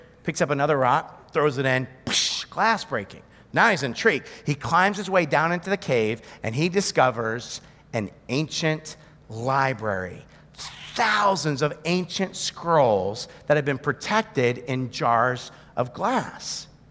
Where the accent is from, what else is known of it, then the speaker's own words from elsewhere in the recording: Hammondsport, New York, United States; So I grew up in Hammondsport, New York. You've never heard of Hammondsport because there's no reason to have heard of Hammondsport.